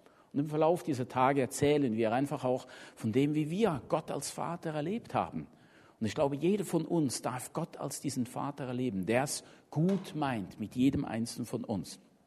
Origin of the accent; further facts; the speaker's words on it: Switzerland; ich komme aus der Schweiz und früher habe ich sehr viel Volksmusik gehört, Schweizer Volksmusik und Schlager und so.